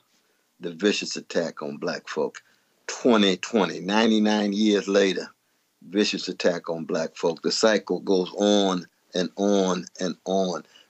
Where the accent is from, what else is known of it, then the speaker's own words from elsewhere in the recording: Tulsa, Oklahoma, United States; born there; I'm very glad that I was born in Tulsa, Oklahoma, the same hospital as